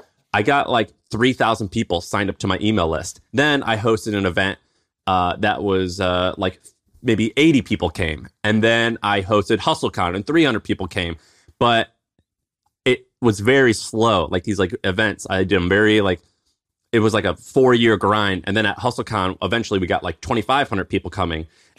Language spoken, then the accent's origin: English; Tennessee, United States; accent: twang; I had a little bit of a twang, you know, and people would kind of tease me. And I told them I'm from Tennessee